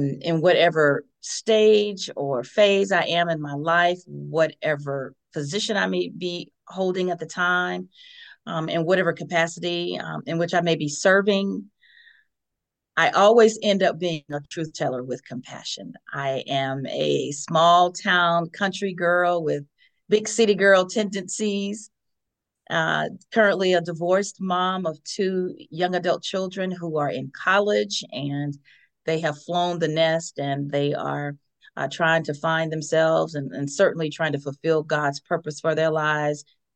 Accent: Eatonton, Georgia, United States; I am from the booming metropolis of Eatonton, Georgia, Putnam County.

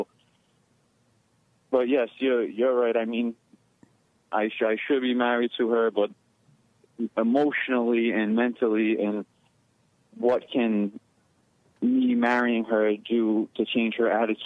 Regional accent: Rhode Island, United States; Rhode Island.

